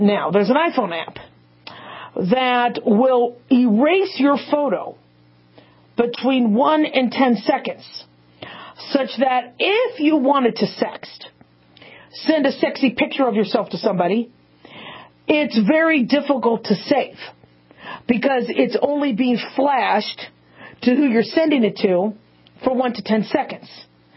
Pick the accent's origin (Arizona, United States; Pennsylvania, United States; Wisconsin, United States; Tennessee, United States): Arizona, United States; Phoenix; also born or lived in California / Las Vegas; I mean, I live in Las Vegas, right? And so I grew up, I grew up in Phoenix. I was born in California, grew up in Phoenix and Vegas.